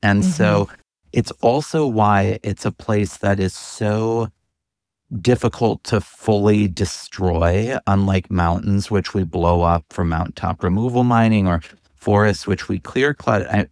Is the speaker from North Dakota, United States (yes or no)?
yes; Center, North Dakota, United States; what growing up in Center really gave me was the wide world, the big, beautiful world.